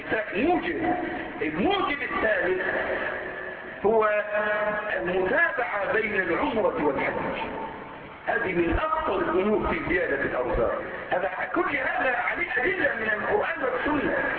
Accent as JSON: {"language": "Arabic", "country": "Egypt", "said": "واحد مرة عندنا في مصر"}